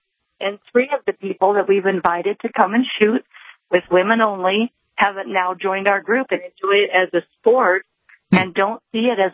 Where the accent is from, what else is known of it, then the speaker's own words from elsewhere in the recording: Portland, Oregon, United States; moved away; also born or lived in Salem / New Mexico; I am previously from Portland and Salem, Oregon.